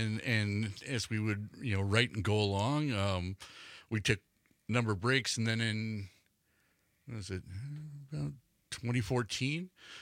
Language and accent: English; Milwaukee, Wisconsin, United States; It looked like a corner tap growing up in Milwaukee you'd walk into.